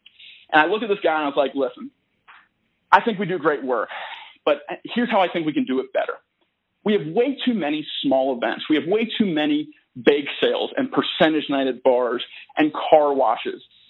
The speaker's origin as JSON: {"language": "English", "town": "Philadelphia", "region": "Pennsylvania", "country": "United States", "tie": "born there", "said": "So I was born in Philadelphia, and I did have a Rocky poster above"}